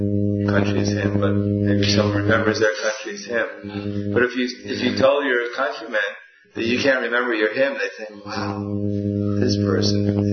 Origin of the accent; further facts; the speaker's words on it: Belgium; English is a second language; I'm from Belgium and I'm proud of it.